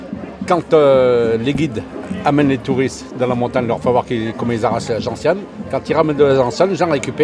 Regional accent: Saint-Anthème, Auvergne-Rhône-Alpes, France; je suis de Saint-Anthème dans Puy-de-Dôme.

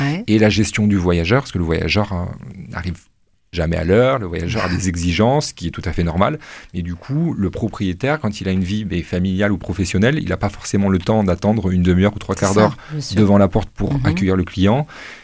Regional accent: Nantes, Pays de la Loire, France; now in Toulouse, France; j'aimerais beaucoup la développer à Nantes, parce que je viens de Nantes.

